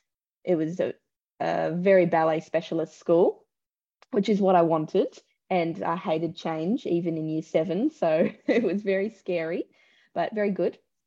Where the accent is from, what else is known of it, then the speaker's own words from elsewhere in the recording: Sydney, New South Wales, Australia; I grew up in Southwest Sydney. So I went to Westfield Sports High School.